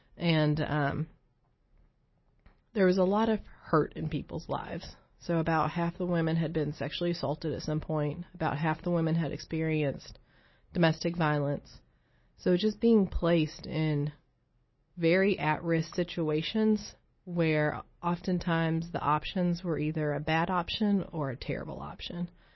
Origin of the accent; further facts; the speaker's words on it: Appalachia, United States; I've seen this with my generation growing up in Appalachia